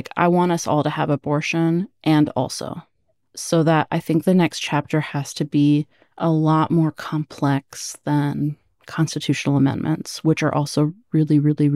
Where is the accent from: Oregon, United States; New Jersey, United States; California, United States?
Oregon, United States; born there; now in Texas, United States; I was born in Oregon. That's where my parents met, and they experienced racism there too.